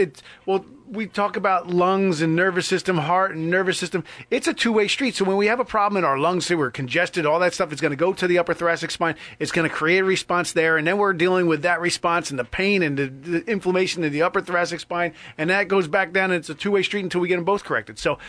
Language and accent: English; New Jersey, United States; I'm an Italian from Jersey.